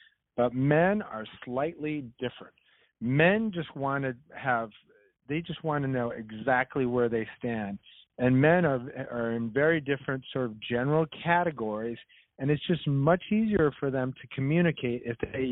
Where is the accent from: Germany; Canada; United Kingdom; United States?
United States; Iowa; now in New York, United States; I mean, I came from Iowa, and I've been in New York since right around before 2000.